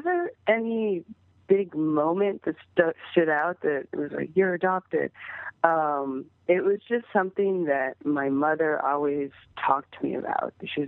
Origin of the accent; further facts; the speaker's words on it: Minnesota, United States; also born or lived in Chicago, United States; And I primarily grew up in the Midwest, in Minnesota.